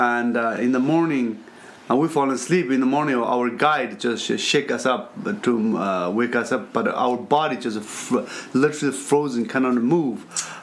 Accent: Tibet, China; English is a second language; moved away as an adult; both of my wife, Dolkar, and I come from, born and raised in Tibet.

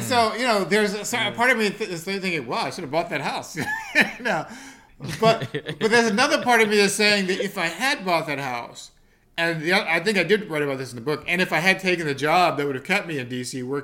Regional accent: St. Louis, Missouri, United States; born there; also born or lived in New Hampshire / Boston / San Francisco / Los Angeles; I was born in St. Louis, Missouri, and I haven't lived there since I was a child. But I went to 3 different high schools. I went to college in New Hampshire, law school in Boston, worked in San Francisco, LA, Little Rock, Arkansas

